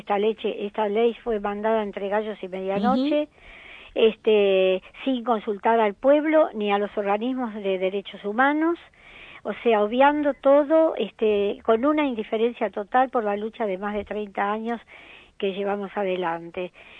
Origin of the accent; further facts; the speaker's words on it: Argentina; vive gente que son nacionales de acá, somos argentinos, ¿no?